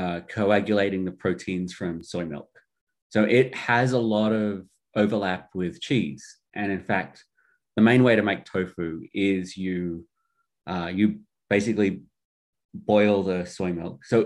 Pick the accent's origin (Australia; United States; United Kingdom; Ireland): Australia; So as an Aussie, and that's being our national dessert, I say that's good.